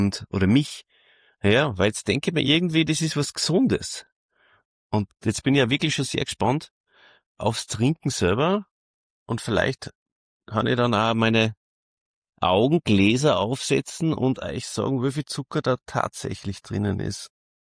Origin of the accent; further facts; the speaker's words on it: Salzburg, Austria; Normal nehme ich ja, wie ihr wisst, aus meinem Podcast-Studio im Burgenland auf. Aber heute komme ich aus Salzburg. Ich bin auf Heimatbesuch.